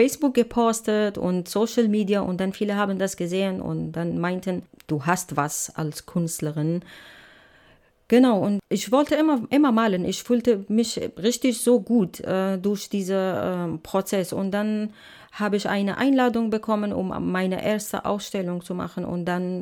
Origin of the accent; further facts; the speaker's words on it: Syria; German is a second language; now in Frankfurt (Oder), Germany; ich komme aus Syrien. Also 2015 war das mit dem, wie gesagt, Schlauchboot nach Deutschland. Und ich bin hier in der Frankfurt-Oder